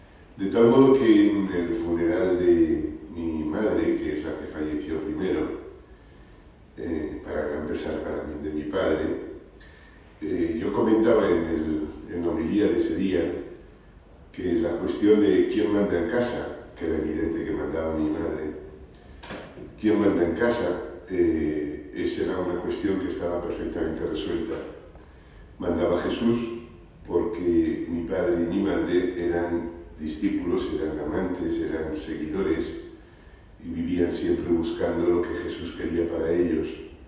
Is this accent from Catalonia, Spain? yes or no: no; Madrid, Community of Madrid, Spain; yo soy de Madrid, de Chamberí, aunque íbamos al pueblo Cubas de la Sagra, está cerca de Toledo